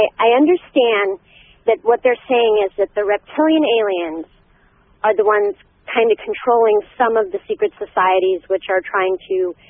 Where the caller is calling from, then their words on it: Carlisle, Pennsylvania, United States; I'm calling from Carlisle, Pennsylvania at a truck stop. We just pulled off the fuel island.